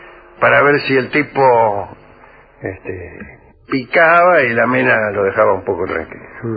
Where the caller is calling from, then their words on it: Caballito, Buenos Aires, Argentina; de Caballito.